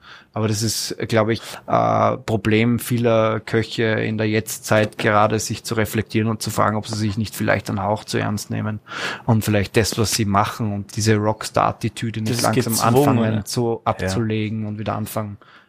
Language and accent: German; Salzburg, Austria; Als Salzburger, danke vielmals dafür.